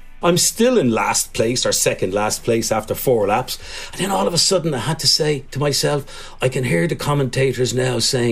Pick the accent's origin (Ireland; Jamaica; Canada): Ireland; Dublin, Leinster; When I grew up in Drimnagh